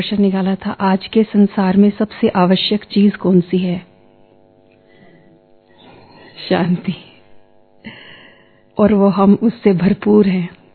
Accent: Canada; मैं कनाडा से आई हूं

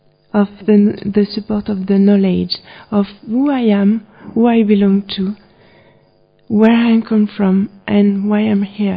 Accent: Paris, Île-de-France, France; I come from Paris.

